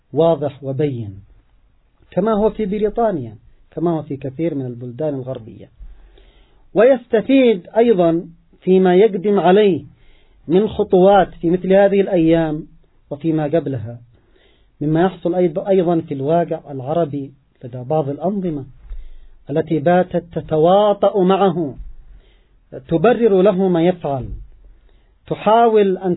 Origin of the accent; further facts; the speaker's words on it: Yemen; ونحن كشعب يمني نعيش معاناة الوضع الاقتصادي